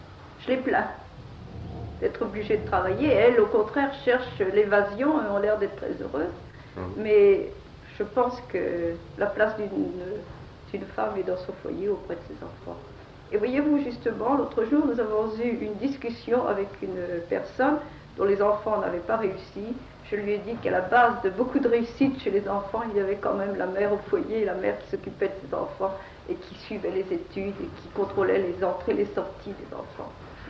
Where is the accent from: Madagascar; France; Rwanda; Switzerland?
France; Orléans, Centre-Val de Loire; Je suis née à Orléans. Et j'ai toujours vécu